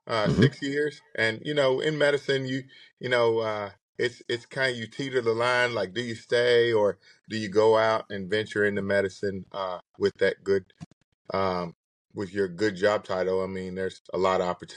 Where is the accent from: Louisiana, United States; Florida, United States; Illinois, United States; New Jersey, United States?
Louisiana, United States; Bossier City; moved away as an adult; Well, hey, I'm right here from Louisiana. I was born and raised here in Bossier City. I graduated from good old Airline High School here in Bossier City, and pretty much hung around here all my life, born and raised.